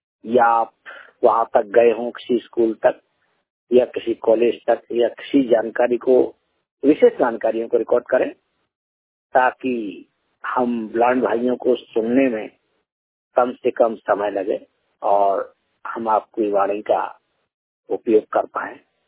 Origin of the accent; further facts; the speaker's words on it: Uttar Pradesh, India; मैं जिला जालौन उत्तर प्रदेश यूपी का रहने वाला हूँ।